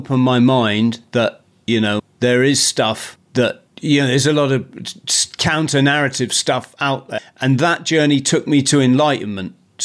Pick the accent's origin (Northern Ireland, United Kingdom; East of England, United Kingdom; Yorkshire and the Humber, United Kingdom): Northern Ireland, United Kingdom; I'm from Northern Ireland